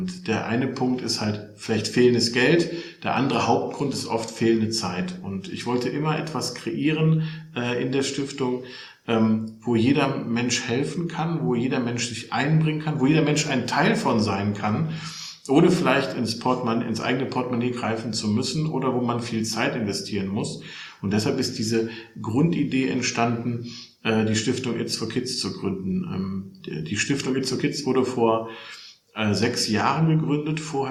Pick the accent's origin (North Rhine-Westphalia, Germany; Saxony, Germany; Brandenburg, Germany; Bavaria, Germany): North Rhine-Westphalia, Germany; Solingen; born there; now in Hilden, Germany; Ich bin geboren im Bergischen Land in Solingen und wohne tatsächlich in Hilden bei Düsseldorf.